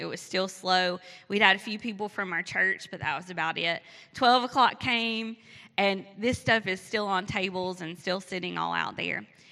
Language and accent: English; Tennessee, United States; And so growing up in Greene County, Tennessee, I thought, well, I know what country is.